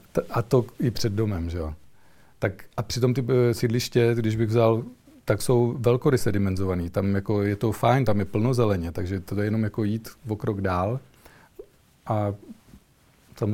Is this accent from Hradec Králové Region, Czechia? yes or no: yes; Hronov, Hradec Králové Region, Czechia; v Hronově, odkud pocházím. Byl jsem tam teďka už 24 let